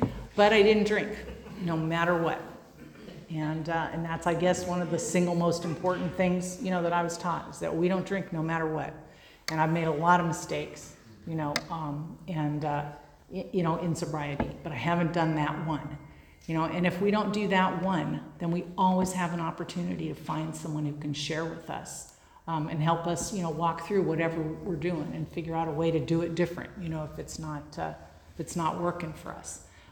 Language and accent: English; Venice, California, United States; I didn't usually wear shoes because I'm from Venice, and tough broads from Venice Beach have to be able to walk down alleys with broken glass and step on lit cigarette butts